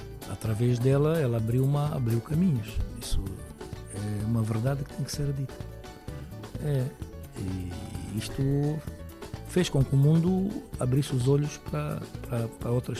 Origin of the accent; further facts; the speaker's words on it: Angola; eu trabalho fora da Angola porque também eu sou angolano